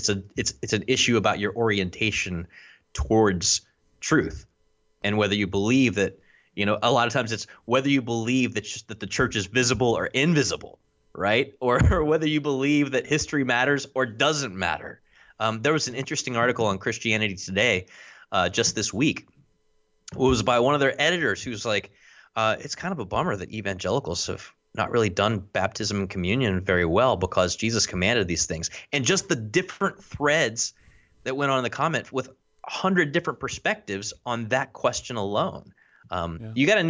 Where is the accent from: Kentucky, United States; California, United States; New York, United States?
Kentucky, United States; as John mentioned, I'm from Kentucky. Just because you're from Kentucky and you do, you know, you like fishing and drink Ale 8-1 and do all these other things that Kentucky people do, every Kentuckian is an individual, right?